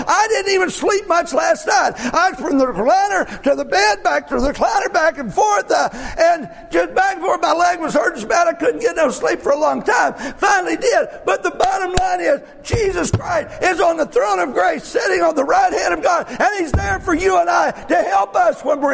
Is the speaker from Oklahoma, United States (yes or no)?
yes; Oklahoma, United States; I said, I'm from Oklahoma.